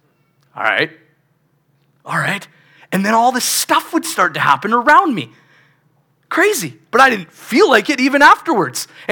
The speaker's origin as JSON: {"language": "English", "town": "White Rock", "region": "British Columbia", "country": "Canada", "tie": "born or raised there", "lives_now": "Cloverdale, Canada", "said": "I never wanted to move to Cloverdale either. I grew up in White Rock. I love beaches."}